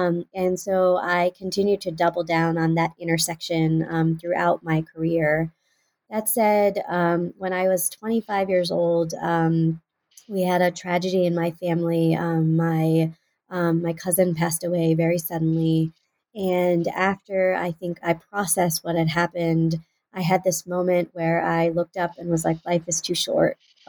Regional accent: Houston, Texas, United States; So I grew up in the Cyfair area, and so I went to Cypress Falls High School in Houston.

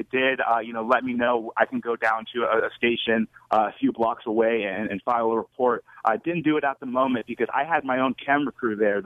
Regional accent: Inglewood, California, United States; And I was telling them that I was from Inglewood.

